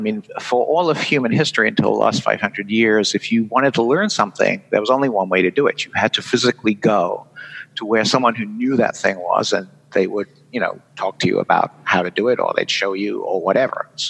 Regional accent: United Kingdom; moved away as an adult; now in Vermont, United States; I'm a Brit. I did my PhD over there and then fell in love with Vermont.

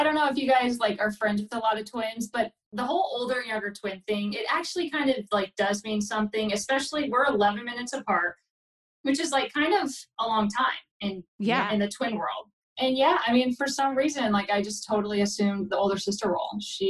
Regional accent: Redding, California, United States; I'm from, like, Northern California, Redding.

